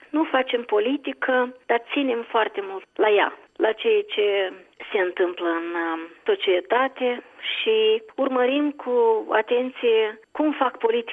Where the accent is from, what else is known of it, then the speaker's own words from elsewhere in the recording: Rezina District, Moldova; așa este păstrată tradiția în satul de unde sunt eu, din Ghidulin Traionu Rezina